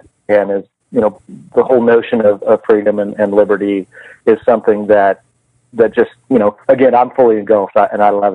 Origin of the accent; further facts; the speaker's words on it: Gold Hill, Nevada, United States; also born or lived in Carson City / California; I was born and raised up here in Northern Nevada, born in Carson City, raised all my young adult life in Gold Hill.